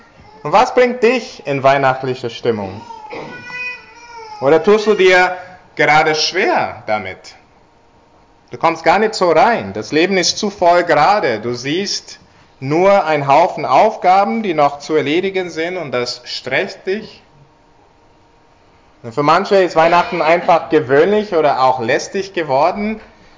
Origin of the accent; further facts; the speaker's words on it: India; Als ich klein war und in Indien gelebt habe, also ich bin in Indien aufgewachsen